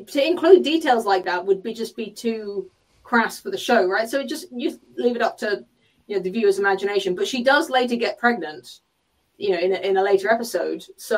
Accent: England, United Kingdom; England. I prefer to call it England, but...

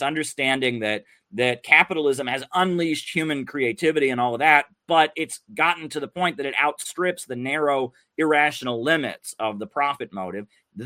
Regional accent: Ohio, United States; I was a kid growing up in Ohio in the 90s

